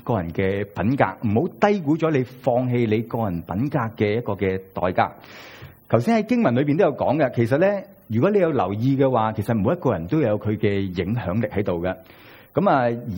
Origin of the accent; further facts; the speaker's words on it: China; 用我哋中国人容易啲明白嘅说话